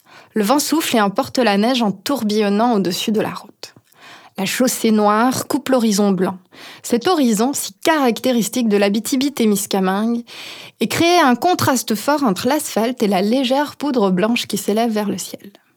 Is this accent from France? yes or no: yes; Grand Est, France; moi, je viens de l'Est de la France, je viens des Vosges, de l'Alsace.